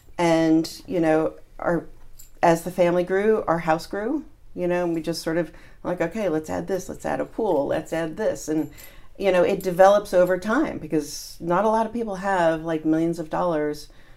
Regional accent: East Hampton, New York, United States; And I grew up in East Hampton, and I would, half my family went to California, the other half stayed here.

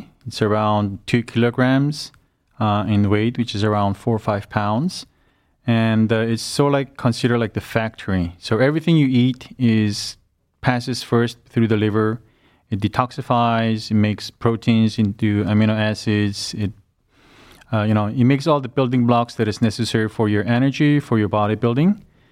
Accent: South Korea; English is a second language; now in United States; Okay, well, I have a relatively very different background. I had most of my education back in South Korea, and I developed my career back in South

